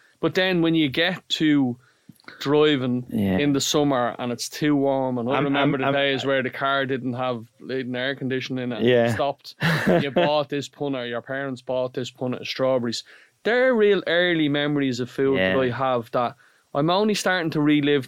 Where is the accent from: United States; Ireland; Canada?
Ireland; I think with us being Irish chefs, the first thing you think of is bacon cabbage, which is obviously the daddy of the way you grew up.